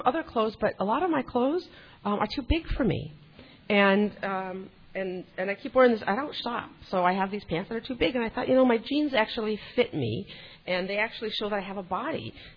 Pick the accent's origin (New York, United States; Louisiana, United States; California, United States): California, United States; Los Angeles; I grew up in OA in Los Angeles in a group 8 years ago, 1986. So in October of 1986, I moved to Eagle Rock, which is in the San Gabriel Valley